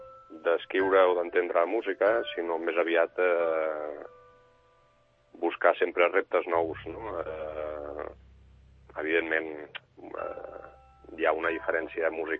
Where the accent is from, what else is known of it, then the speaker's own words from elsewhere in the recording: Barcelona, Catalonia, Spain; born there; Jo sóc nascut aquí a Barcelona, però de pares estrangers